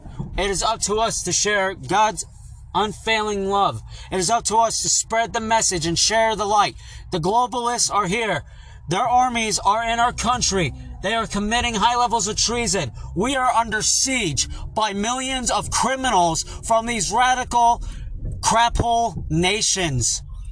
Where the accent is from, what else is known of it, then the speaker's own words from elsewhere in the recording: United States; Because I am an American. And our freedom matters.